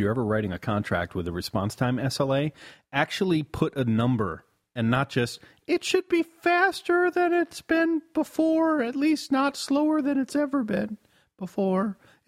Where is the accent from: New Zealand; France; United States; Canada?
United States; the South; But as a Southerner, now